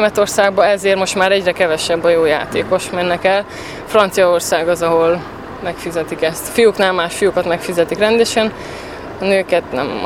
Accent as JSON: {"language": "Hungarian", "town": "Sfântu Gheorghe", "region": "Covasna", "country": "Romania", "tie": "born or raised there", "moved": "yes", "lives_now": "Hungary", "said": "Úgyhogy most Magyarországon így egyedül szülei, meg otthon Sepsiszentgyörgyön."}